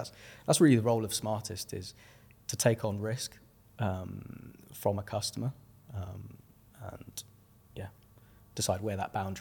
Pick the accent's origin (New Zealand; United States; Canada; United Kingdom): United Kingdom; Birmingham, West Midlands; now in London, United Kingdom; I'm originally from Birmingham, so it worked out really well coming down today.